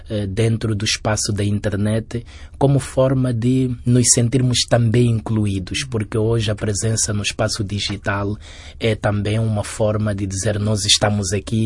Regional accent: Mozambique; sou moçambicano, sou formado em filosofia, jornalismo, sociologia e gestão de projetos

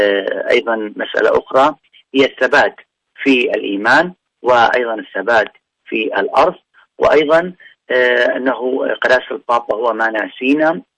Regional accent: Nineveh, Iraq; جدا مهمة بالنسبة لنا كعراقيين

